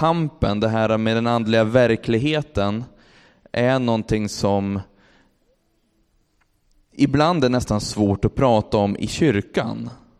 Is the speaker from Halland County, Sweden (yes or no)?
no; Örnsköldsvik, Västernorrland County, Sweden; när jag växte upp i Örnsköldsvik